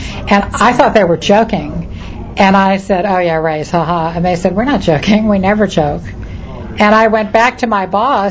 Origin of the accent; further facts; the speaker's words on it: Washington, District of Columbia, United States; I was born in Washington, lived here all my life.